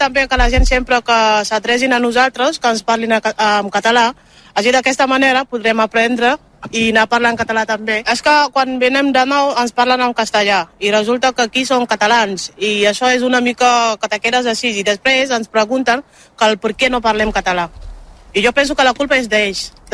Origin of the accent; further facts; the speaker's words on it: Senegal; Catalan is a second language; now in Spain; Jo soc senegalesa.